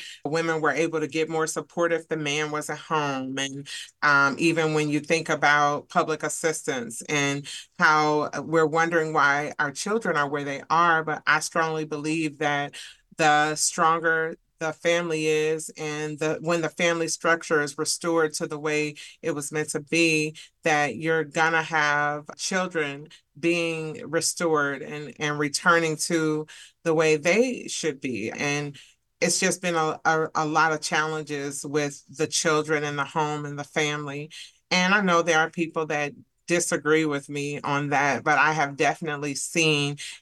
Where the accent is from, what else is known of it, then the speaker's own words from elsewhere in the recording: Springfield, United States; I grew up in Springfield. We moved to Springfield when I was around 9 or so. And so I spent a majority of my life there before leaving there.